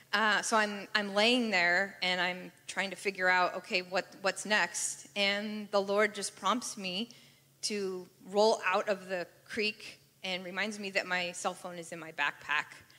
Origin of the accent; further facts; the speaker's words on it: San Jose, California, United States; I grew up here in San Jose, and I grew up in a Christian home